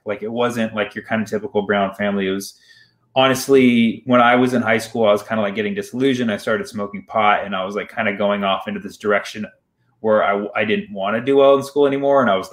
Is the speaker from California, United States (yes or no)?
yes; Berkeley, California, United States; also born or lived in Fremont; Well, when we moved, the thing is, growing up in Berkeley, like, I noticed right away it was diverse.